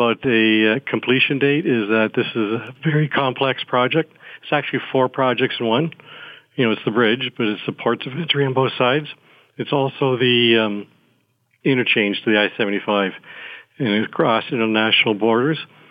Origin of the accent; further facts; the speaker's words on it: Windsor, Ontario, Canada; You know, I was born and raised and educated in Windsor. Family goes back 200 years.